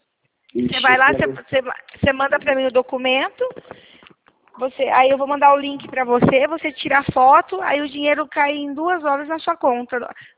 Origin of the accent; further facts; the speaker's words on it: Araras, São Paulo, Brazil; nós somos de Arara, São Paulo.